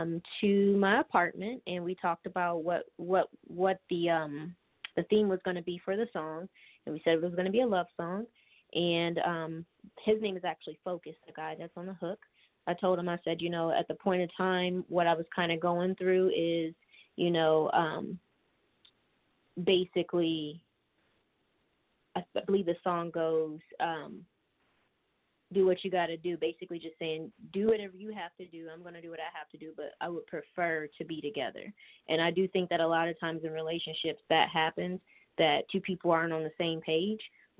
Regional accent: Akron, Ohio, United States; now in Columbus, United States; I'm actually from Akron, Ohio, but I live in Columbus, Ohio.

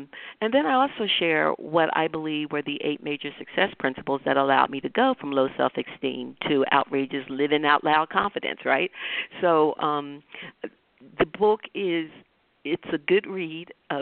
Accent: Philadelphia, Pennsylvania, United States; I grew up in West Philadelphia, and at that time it was a nice working-class neighborhood.

